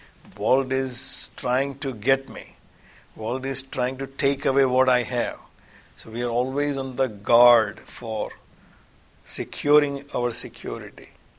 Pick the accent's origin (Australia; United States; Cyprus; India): India; I grew up in India, which is as a Hindu, so I'm a part of a majority. 80% are Hindu. I'm a Brahmin, so grew up as a Brahmin.